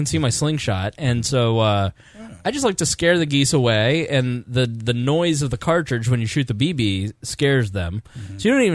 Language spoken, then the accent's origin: English; Plainfield, Indiana, United States; I grew up in Plainfield, Indiana. It was 98% white. You could leave your front door open.